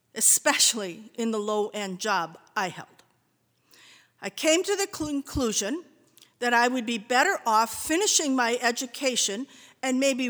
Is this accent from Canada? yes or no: no; Wisconsin, United States; Indeed, that very company, in its local expression in my little hometown in Wisconsin, helped to pay my way through college by giving me a summer job.